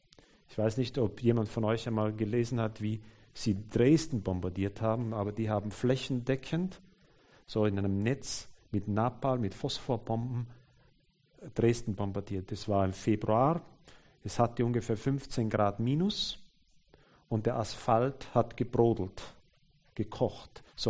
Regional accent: Austria; Eklig in Deutschland, oder? Bei uns in Österreich ist es grausig.

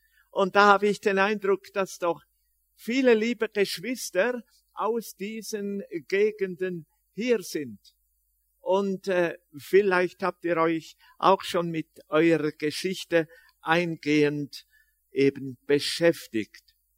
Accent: Bern, Switzerland; accent: Bernese German; now in Austria; Ich als Schweizer kann das sagen, aber schon als einer, der 50 Jahre in Österreich tätig ist

